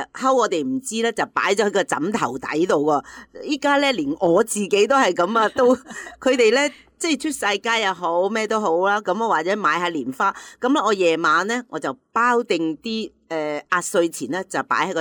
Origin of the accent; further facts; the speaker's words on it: China; 我哋中国人